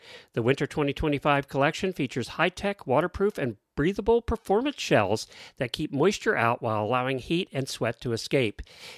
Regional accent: Ocala, Florida, United States; from Ocala, Florida, and you're listening to Horses in the Morning

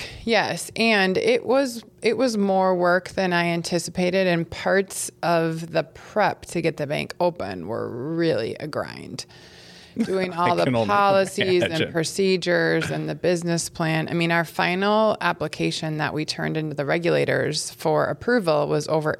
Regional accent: Minnesota, United States; So I grew up in southern Minnesota on a farm, and that was a wonderful experience.

